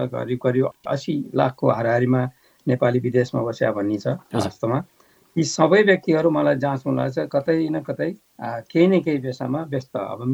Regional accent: Bagmati, Nepal; भनौँ न गाउँमा सम्पन्न परिवार जस्तो अवस्था भएको कारणले मेरो चाहिँ बाल्यकाल चाहिँ वास्तवमा अति नै इन्जोएबल मेरो बाल्यकाल थियो। त्यस कारणले फेरि चितवन यसै पनि पहाडको दाँजोमा अलि सुविधा सम्पन्न ठाउँ थियो

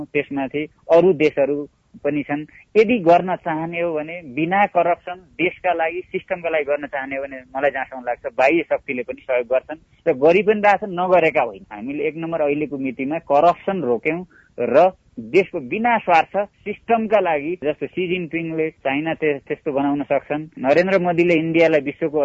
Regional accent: Jumla, Karnali Province, Nepal; born there; मेरो जन्मस्थान जुम्ला हो, हेर्नु जुम्लाको सिंजाको त्यो एउटा मेरो बुवा न सरकारी कर्मचारी हुन् न राजनीतिक दलका कुनै नेता हुन्, एउटा सामान्य किसानको छोरालाई

